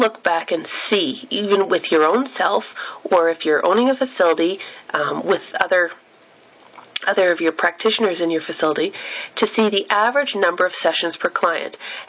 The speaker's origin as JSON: {"language": "English", "country": "Canada", "said": "oh, I'm Canadian, think about a hockey player, right?"}